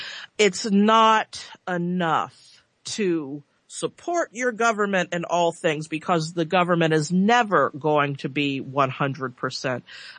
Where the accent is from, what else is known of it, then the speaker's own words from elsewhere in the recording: United States; not as anything more than I'm an American living in 2013